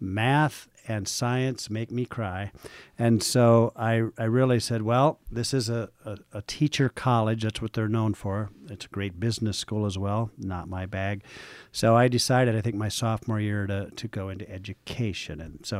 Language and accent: English; Forest City, Iowa, United States; I grew up in Forest City, Iowa, just over the border. You can get there in an hour and 30 minutes from here.